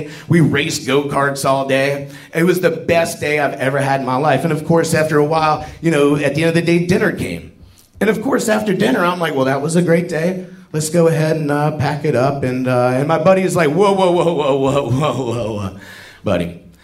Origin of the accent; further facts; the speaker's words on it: United States; One, because I'm an American and we have toilets.